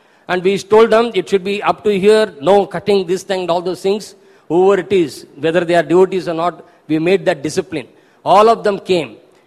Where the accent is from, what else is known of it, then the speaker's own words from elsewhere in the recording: Belapur, Maharashtra, India; I am from Belapur, so we have been preaching there for the last now nearly 15 to 16 years